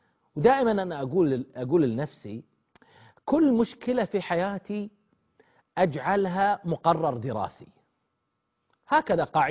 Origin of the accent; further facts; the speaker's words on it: Al-Ahsa, Eastern Province, Saudi Arabia; يقولون عندنا في الأحساء يقولون تاكل في نفسها.